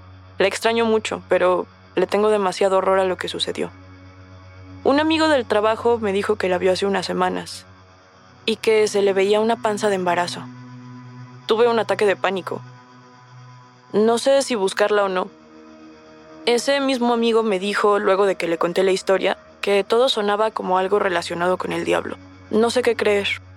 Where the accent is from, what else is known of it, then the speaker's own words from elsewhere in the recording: Mexico; now in San Antonio, United States; Los dos vivimos en San Antonio, Texas, y creo que eso nos volvió muy unidos, porque ninguno de los dos somos de ahí. Yo soy mexicano y ella es argentina.